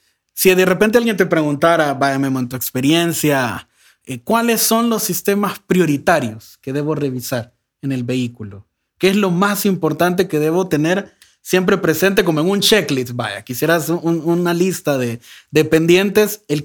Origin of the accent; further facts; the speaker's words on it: El Salvador; Como salvadoreños siempre vemos como que, no, eso es un gasto, esto es un gasto.